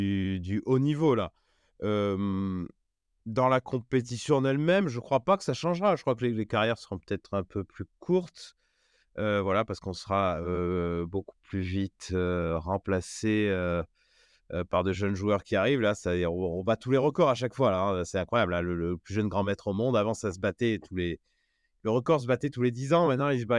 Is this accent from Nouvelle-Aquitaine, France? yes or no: no; Paris, Île-de-France, France; Je parle en tant que Parisien, là.